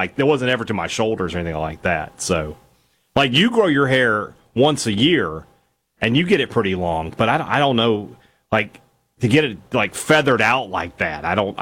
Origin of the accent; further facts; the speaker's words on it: Vicksburg, Mississippi, United States; the famous Southern hospitality that my hometown, Vicksburg, is known for.